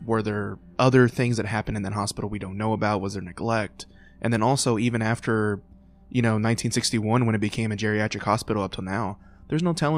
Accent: Louisville, Kentucky, United States; With growing up in Louisville and kind of knowing about Waverly Hill since as far back as I can remember

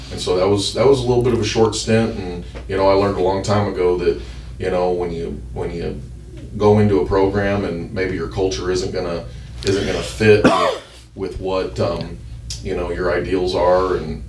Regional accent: Phoenix, Arizona, United States; And then soon after I was born, we moved to Phoenix, Arizona. And so I was raised in Phoenix, lived in Phoenix for about 30 years.

